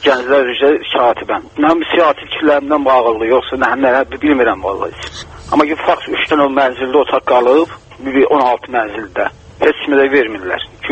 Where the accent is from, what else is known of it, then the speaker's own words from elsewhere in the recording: Davachi, Shabran District, Azerbaijan; born there; Mən Dəvəşdə doğulmuşam.